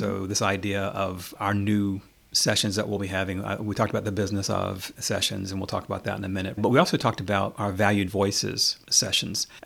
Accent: San Francisco, California, United States; I'd given them a subject about, growing up in San Francisco and just being a young boy in San Francisco and what that was like.

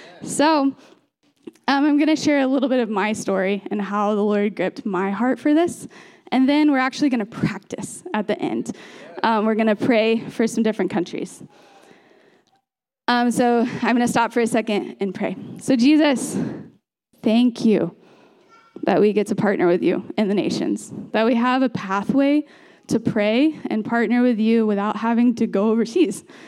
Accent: Austin, Texas, United States; I grew up in Austin, Texas, and then I went to college in fall of 2015

